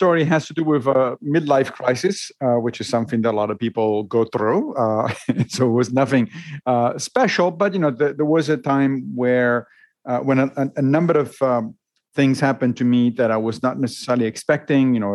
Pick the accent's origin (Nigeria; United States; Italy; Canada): Italy; Rome, Lazio; I grew up Catholic because I grew up in Rome in Italy. And so kind of by default, you're a Catholic. But I left the church when I was a teenager